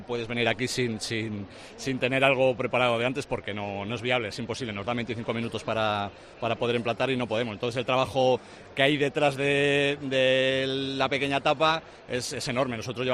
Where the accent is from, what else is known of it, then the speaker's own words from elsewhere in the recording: Valladolid, Castile and León, Spain; yo soy de Valladolid, he crecido aquí, me he formado aquí